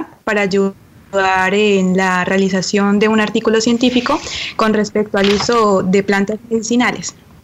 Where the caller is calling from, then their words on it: Spain; muy buenas tardes desde España.